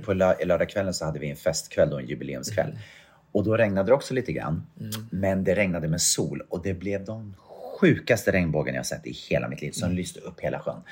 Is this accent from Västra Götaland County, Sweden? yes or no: no; Katrineholm, Södermanland, Sweden; Och det var en kör då från min hemstad Katrineholm.